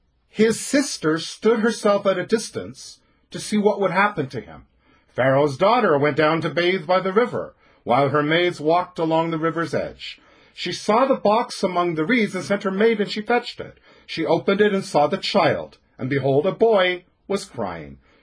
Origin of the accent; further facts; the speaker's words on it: Canada; well, I'm Canadian, so I collected hockey cards.